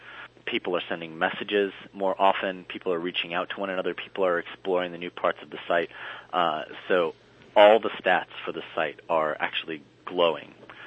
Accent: Iowa, United States; both of my parents are business owners back in the Midwest. I'm from Iowa.

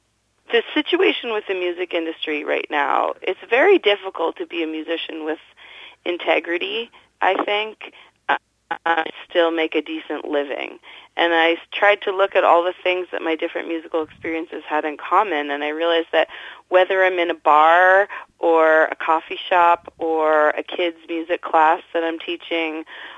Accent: Toronto, Ontario, Canada; I grew up in Toronto. I'm used to winters and cold and gray

